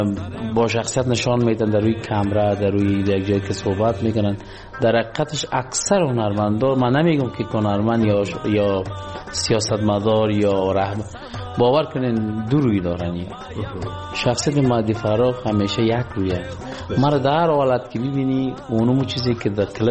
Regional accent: Kabul, Afghanistan; born there; accent: mix of Kabul and Panjshir; من زاده کابل هستم، متولد کابل، کابل جان.

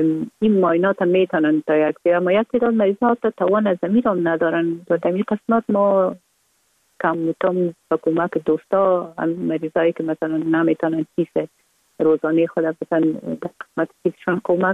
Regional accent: Kabul, Afghanistan; born or raised there

